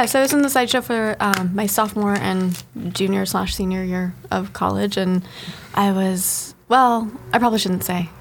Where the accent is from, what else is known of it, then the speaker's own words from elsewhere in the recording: Dallas, Texas, United States; also born or lived in California; I was actually born in California. I grew up in Texas, but somewhere on the internet people got confused